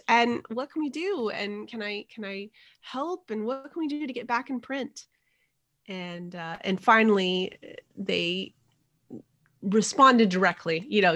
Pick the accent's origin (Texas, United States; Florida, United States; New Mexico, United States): New Mexico, United States; I also was born and raised in New Mexico, which is itself that mestizo state